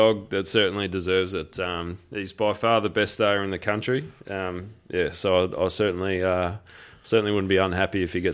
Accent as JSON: {"language": "English", "town": "Geelong", "region": "Victoria", "country": "Australia", "tie": "born or raised there", "said": "because I grew up in Geelong"}